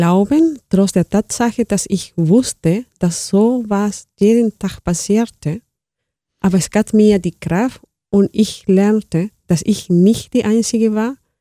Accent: Chile; Hätte ich die Verbindung zu Chile verloren.

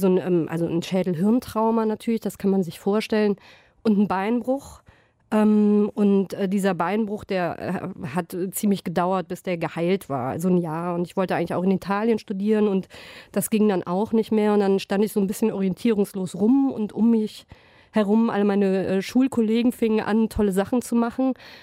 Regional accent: Bergisch Gladbach, North Rhine-Westphalia, Germany; ich bin ja in Bergisch Gladbach aufgewachsen und auch da feiert man Karneval.

